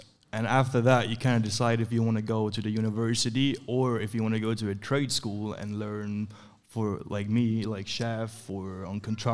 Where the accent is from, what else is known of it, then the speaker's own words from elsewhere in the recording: Switzerland; English is a second language; I'm from Switzerland, Bill Banker. It's like a small village in Switzerland.